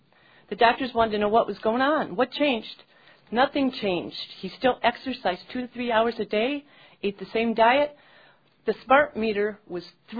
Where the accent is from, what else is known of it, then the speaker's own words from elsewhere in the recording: Dexter, United States; I'm from Dexter.